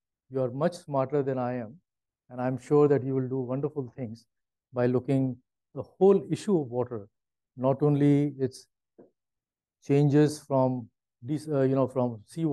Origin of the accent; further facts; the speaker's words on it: Lucknow, Uttar Pradesh, India; I come from Lucknow.